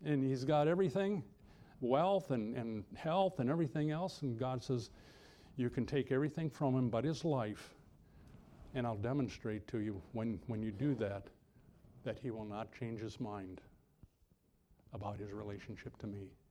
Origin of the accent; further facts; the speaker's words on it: Midwest, United States; growing up in the Midwest in the cold winter's day, as a kid, it's fun to breathe.